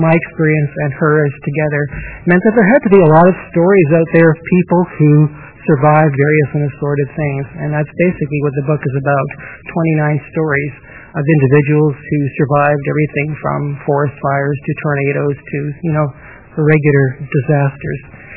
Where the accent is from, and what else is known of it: Winnipeg, Manitoba, Canada